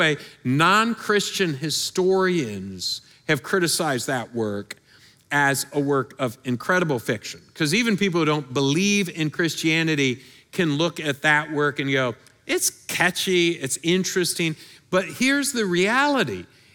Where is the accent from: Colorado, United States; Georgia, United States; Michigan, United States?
Michigan, United States; which would have been very helpful in my home state of Michigan, and it is helpful here about 3 hours once a year.